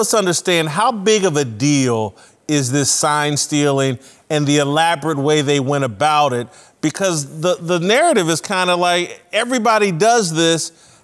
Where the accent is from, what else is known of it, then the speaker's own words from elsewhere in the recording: Indianapolis, Indiana, United States; Growing up in Indianapolis, my grandmother, huge Cincinnati Reds fan, huge Pete Rose fan.